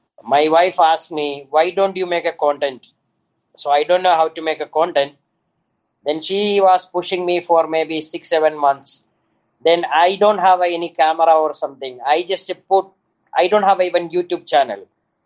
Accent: Dubai, United Arab Emirates; English is a second language; moved away as an adult; now in Philippines; So I am from Dubai. I came here 20 years ago

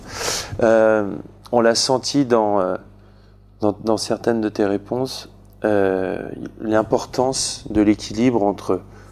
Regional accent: Bourg-en-Bresse, Auvergne-Rhône-Alpes, France; Enfin, même moi, je viens de Bourg-en-Bresse

